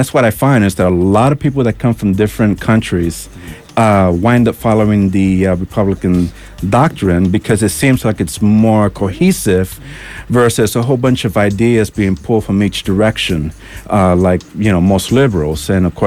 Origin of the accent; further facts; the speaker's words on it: United States; But I am an American. My allegiance is to America.